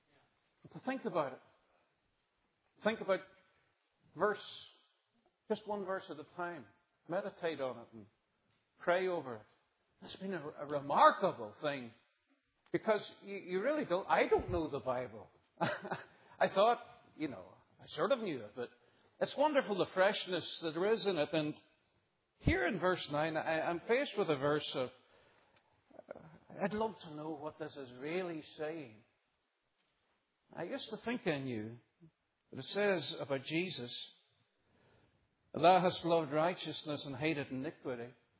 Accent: Northern Ireland, United Kingdom; I am from Northern Ireland originally, and I don't mind being called a Northern Irishman or an Irishman.

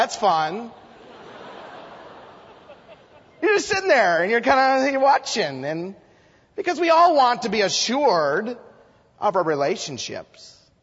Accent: Idaho, United States; And here I am from Idaho. I'd never visited. I just showed up.

